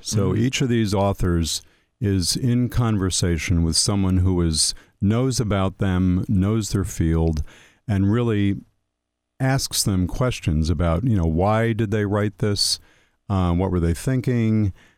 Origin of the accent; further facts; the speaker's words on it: Port Jervis, New York, United States; I actually did a show here when I was a Cub Scout because I grew up in Port Jervis.